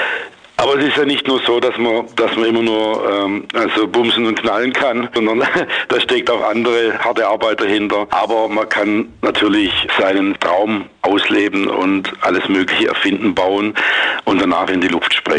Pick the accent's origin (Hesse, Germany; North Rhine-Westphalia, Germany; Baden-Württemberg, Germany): Baden-Württemberg, Germany; Schwäbisch Hall; Im Moment steht er bei mir in Schwäbisch Hall, in meiner Heimatstadt